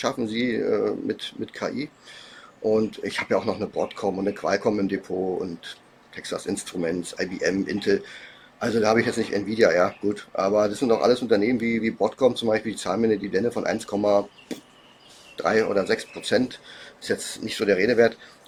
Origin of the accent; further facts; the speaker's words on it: Germany; now in Thailand; wenn die dann wissen, dass ich aus Deutschland komme